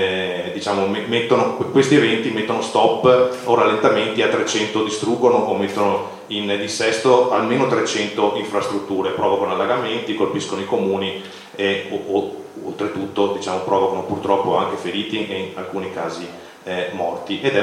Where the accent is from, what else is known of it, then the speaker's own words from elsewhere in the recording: Venice, Veneto, Italy; Io sono veneziano, insomma, ricordo è recente anche dell'ultima acqua granda, no?